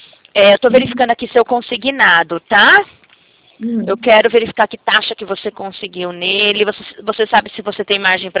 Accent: Barueri, São Paulo, Brazil; eu sou de Barueri, São Paulo, Grande São Paulo, sabe, aqui próximo a Alphaville.

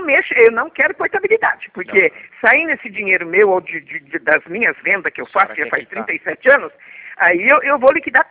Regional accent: Álvaro de Carvalho, São Paulo, Brazil; eu sou de Álvaro de Carvalho. Faz 42 anos

